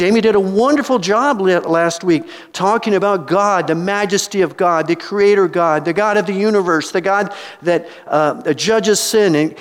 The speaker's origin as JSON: {"language": "English", "town": "Erie", "region": "Pennsylvania", "country": "United States", "said": "Now, we're from Erie, Pennsylvania, where we average sometimes 140 inches a year. It's in the snow belt."}